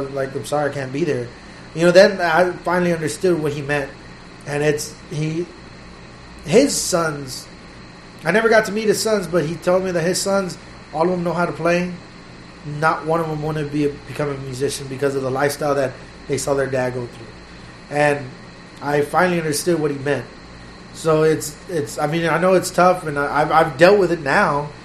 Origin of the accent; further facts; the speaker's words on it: Houston, Texas, United States; You know, I'm from Houston.